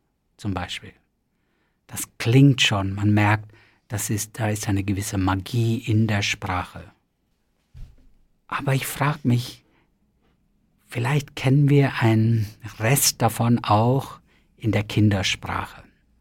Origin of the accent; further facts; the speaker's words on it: India; Und da, wo ich herkomme, also aus Indien, da gibt es das auch